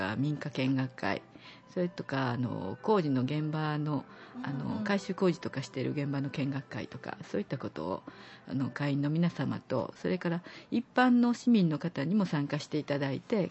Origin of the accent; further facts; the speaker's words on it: Kyoto, Japan; 京都で生まれて京都で育って今もいるわけなんですけれども